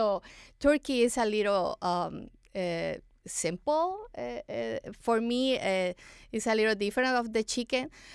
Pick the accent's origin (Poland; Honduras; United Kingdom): Honduras; I'm from Honduras, Central America